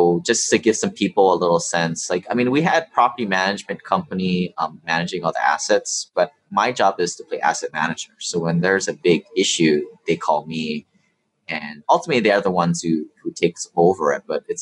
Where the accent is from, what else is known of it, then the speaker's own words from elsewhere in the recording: Hawaii, United States; Like, I mean, I grew up in Hawaii, a primary market. I didn't know people lived in $100,000 houses.